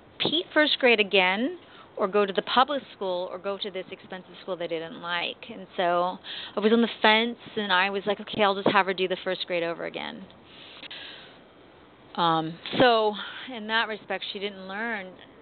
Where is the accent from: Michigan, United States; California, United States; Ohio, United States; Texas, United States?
California, United States; Oakland; I did grow up in front of a TV. I'm from Oakland, California.